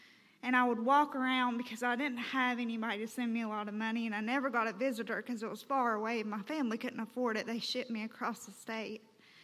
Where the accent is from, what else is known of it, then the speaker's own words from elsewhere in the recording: Kentucky, United States; now in Louisville, United States; I live in Louisville, but I'm from Martin County.